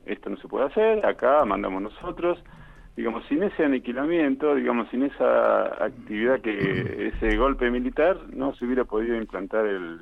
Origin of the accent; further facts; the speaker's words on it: La Plata, Buenos Aires Province, Argentina; fui secuestrado en la ciudad de La Plata, que es mi ciudad de origen.